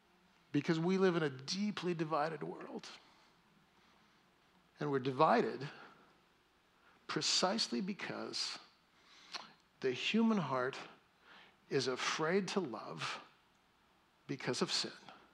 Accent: Fresno, California, United States; now in Germany; I grew up in Fresno, which is very kind of, if you're a Baptist in Fresno, then you don't drink any alcohol ever, right?

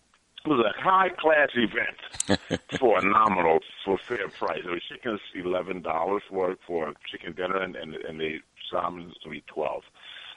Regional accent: Philadelphia, Pennsylvania, United States; So, growing up in Philly, I always liked to dance and going to clubs and partying and everything.

